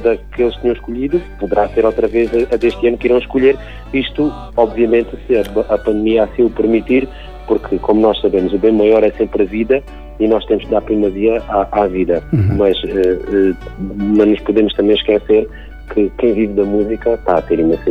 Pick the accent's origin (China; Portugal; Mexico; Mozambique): Portugal; Alentejo; nós somos naturais do Alentejo e viemos por motivos profissionais trabalhar para o Algarve. Já nos conhecíamos do Alentejo e dos tempos de escola, né?